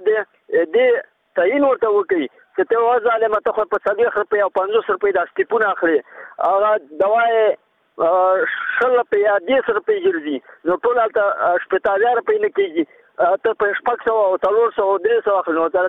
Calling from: Laghman, Afghanistan; زه د لغمان اوسیدونکی یم.

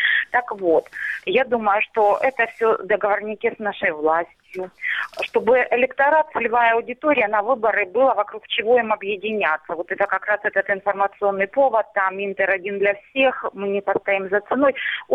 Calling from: Starobilsk, Luhansk Oblast, Ukraine; Здравствуйте. Луганщина, Старобельк.

